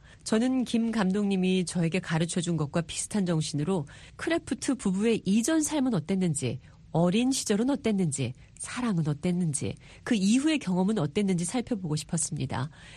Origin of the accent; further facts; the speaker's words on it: Cambridge, Massachusetts, United States; 지금 살고 있는 매사추세츠주 케임브리지에서 자랐는데 부모님이 보통 한국인 부모와는 좀 다르셨어요.